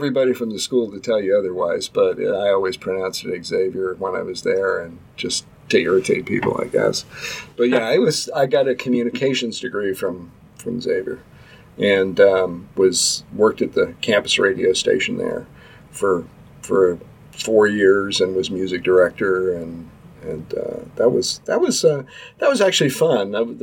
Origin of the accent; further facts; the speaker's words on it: Louisville, Kentucky, United States; born there; So I was born in Louisville.